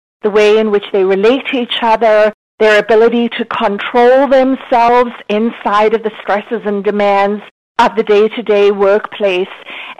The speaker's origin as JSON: {"language": "English", "country": "South Africa", "moved": "yes", "lives_now": "United States", "said": "Originally, I'm South African. I've been in the United States about 30 years."}